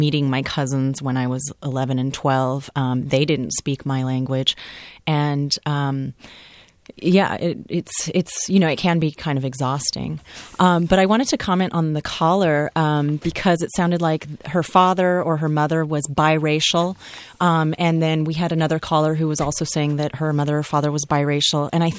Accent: California, United States; they were so disappointed to find out that I wasn't Hawaiian, like Hawaiian blooded, and that I was from California

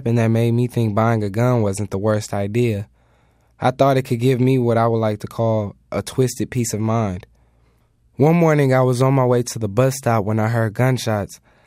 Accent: Oakland, California, United States; Growing up in West Oakland, I witnessed robberies, drug deals, and even people being paid to commit murder.

